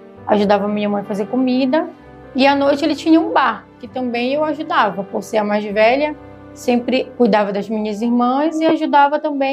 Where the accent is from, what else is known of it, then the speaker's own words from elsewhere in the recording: Manaus, Amazonas, Brazil; also born or lived in Santarém / Macapá; eu nasci em Santarém, porém passei pouco tempo aqui. Logo minha família foi para Manaus, moramos lá 11 anos e aí quando eu completei 11 anos meu pai decidiu ir embora para Macapá, onde nós moramos lá até meus 14 anos.